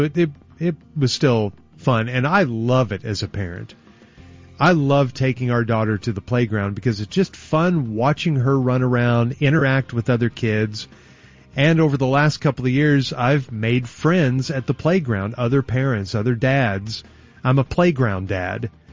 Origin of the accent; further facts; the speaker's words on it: Oklahoma, United States; where I was growing up in Oklahoma, hard pan.